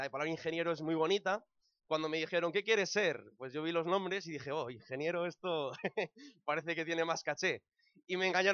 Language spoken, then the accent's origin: Spanish; Santiago de Compostela, Galicia, Spain; also born or lived in Barcelona; mi madre es de León y nací en Barcelona, tengo una familia en Barcelona, y solía decir que era de Barcelona, pero yo ahora siempre digo que soy gallego, ¿no? Y que soy de Santiago.